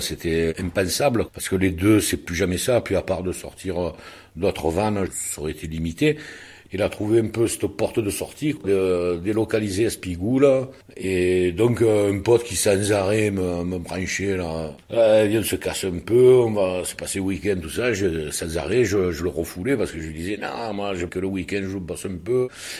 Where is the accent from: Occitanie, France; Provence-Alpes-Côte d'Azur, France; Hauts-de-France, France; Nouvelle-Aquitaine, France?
Provence-Alpes-Côte d'Azur, France; Moi, je suis provençal